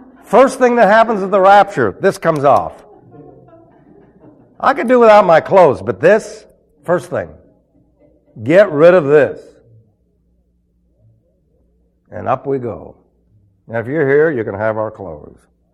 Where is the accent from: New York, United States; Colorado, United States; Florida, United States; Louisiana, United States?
New York, United States; New York City; But then he was raised in Indiana and I was raised in New York City, so you see people speak a little differently in New York City.